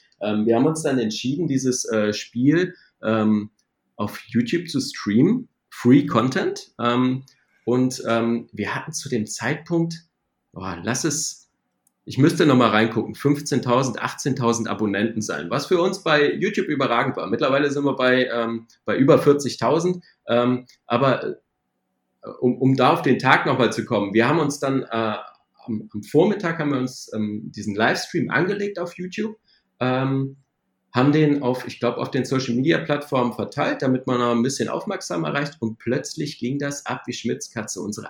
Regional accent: Rhineland, Germany; Wie anfangs schon gesagt, komme ich aus dem Rheinland.

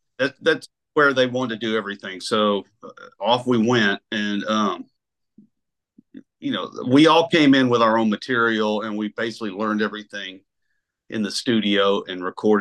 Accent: Dallas, Texas, United States; I'm from Dallas. And so I knew Vince from that era.

